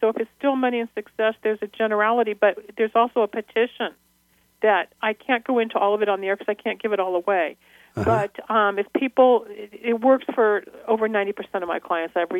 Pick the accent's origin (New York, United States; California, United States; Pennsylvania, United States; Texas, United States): California, United States; And I'm from the San Fernando Valley. I was a Girl Scout.